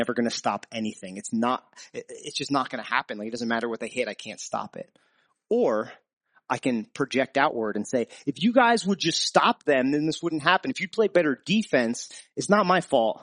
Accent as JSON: {"language": "English", "region": "New Jersey", "country": "United States", "said": "I'm originally from New Jersey, and I'm a Giants fan"}